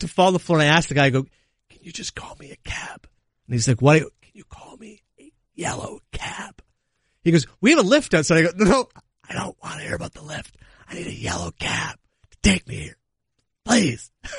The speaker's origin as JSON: {"language": "English", "region": "Connecticut", "country": "United States", "said": "And I said, no, I'm from Connecticut."}